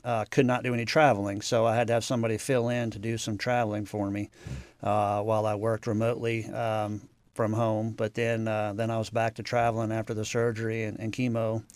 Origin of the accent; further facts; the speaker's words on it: Cincinnati, Ohio, United States; And growing up in Cincinnati, I'm right, always a UK fan.